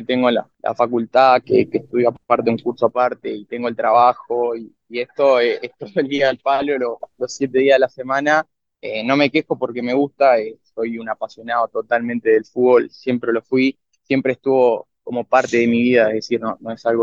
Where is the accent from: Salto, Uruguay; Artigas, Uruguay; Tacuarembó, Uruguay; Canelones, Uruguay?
Artigas, Uruguay; Bella Unión; moved away as an adult; now in Montevideo, Uruguay; Yo soy oriundo de Bella Unión, toda mi vida viví en Bella Unión. Me vine a estudiar a Montevideo en el 2018